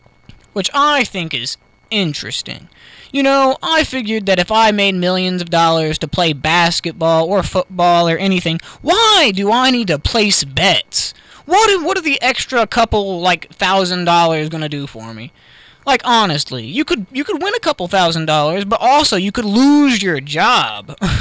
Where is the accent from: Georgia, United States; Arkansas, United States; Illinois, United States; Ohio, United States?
Ohio, United States; I mean, we're from Ohio, so it's fairly new around here.